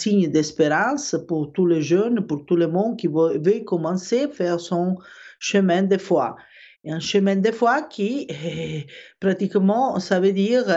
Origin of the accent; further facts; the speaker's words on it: Rome, Lazio, Italy; born there; French is a second language; je suis capable de parler en français un peu. Hein. Alors, je suis la maman de Carlo, et je suis née à Rome